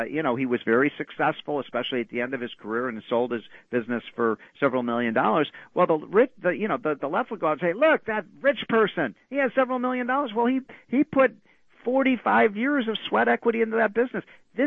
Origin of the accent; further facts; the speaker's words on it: Illinois, United States; My home state of Illinois keeps raising taxes.